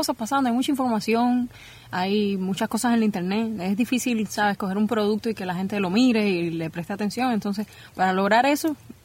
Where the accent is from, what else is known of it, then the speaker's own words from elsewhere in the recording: San Nicolás de Bari, Mayabeque, Cuba; Soy de un pueblecito pequeñísimo que se llama San Nicolás de Bari.